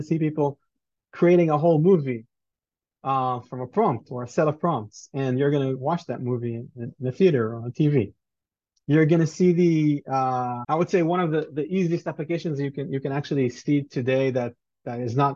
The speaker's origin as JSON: {"language": "English", "country": "Israel", "second_language": "English", "said": "So, hey, I don't speak English. I'm from Israel."}